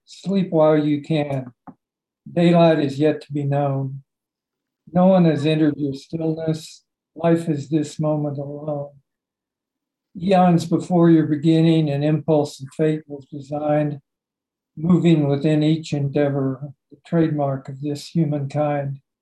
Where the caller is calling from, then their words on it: Albuquerque, New Mexico, United States; In Albuquerque.